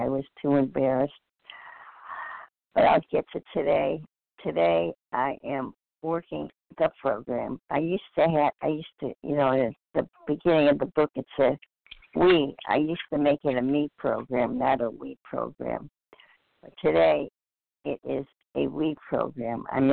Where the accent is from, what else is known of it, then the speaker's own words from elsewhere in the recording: Michigan, United States; So anyhow … I'm from Michigan.